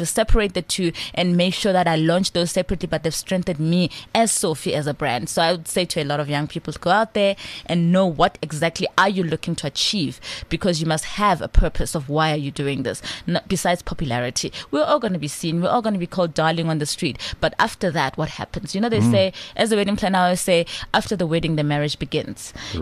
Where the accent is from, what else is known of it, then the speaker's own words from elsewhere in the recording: Soweto, Gauteng, South Africa; I'm from Soweto. I'm like, very African.